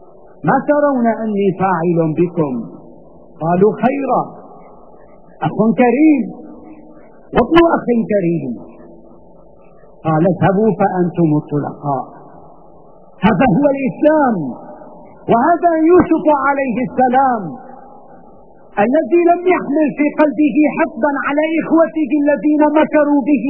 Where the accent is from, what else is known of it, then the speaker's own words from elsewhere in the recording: Syria; أي تكرمة لنا كسوريين بعد هذه التكرمة؟